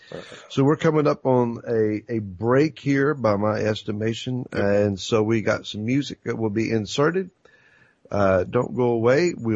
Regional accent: Virginia, United States; I've been 10 generations in Virginia alone. I am a Virginian down to my toenails.

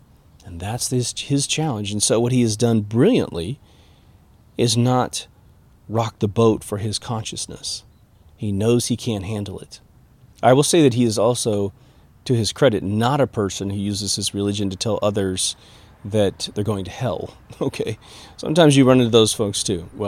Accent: Midwest, United States; I am from the Midwest, old school, where virtually everyone's an alpha male.

